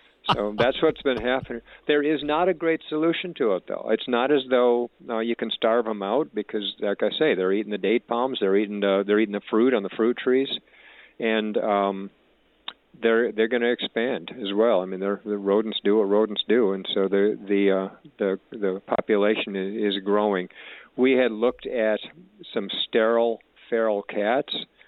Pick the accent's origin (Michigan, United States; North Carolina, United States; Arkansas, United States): Michigan, United States; And I saw Roger Staubach play with Navy when I was growing up in Michigan.